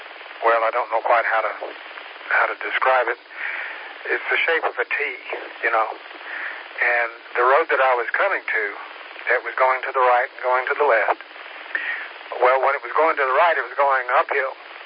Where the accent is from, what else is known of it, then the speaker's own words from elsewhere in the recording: Kingsport, Tennessee, United States; born there; The two towns I lived, I was born in Kingsport. So you got the towns correct.